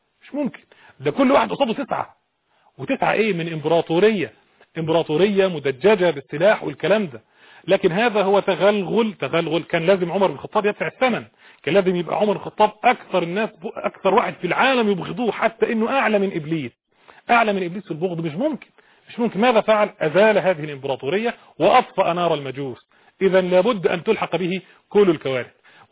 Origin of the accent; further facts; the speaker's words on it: Egypt; احنا عندنا في مصر، انا شخصيا عندي حساسيه من موضوع الفيل ده